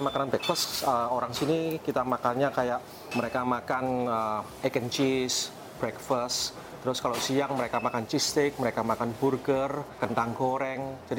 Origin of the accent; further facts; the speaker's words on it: Surabaya, East Java, Indonesia; now in Philadelphia, United States; saya tinggal di Philadelphia, Amerika. Saya berasal asli dari Surabaya.